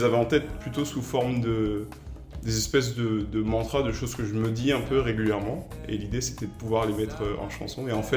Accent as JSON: {"language": "French", "country": "Martinique", "tie": "born or raised there"}